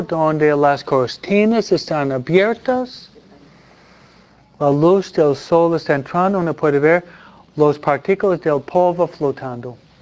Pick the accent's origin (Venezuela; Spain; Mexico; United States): United States; New York; en invierno, de donde vengo yo, hay nieve, ¿no? ¿Y qué hacíamos nosotros?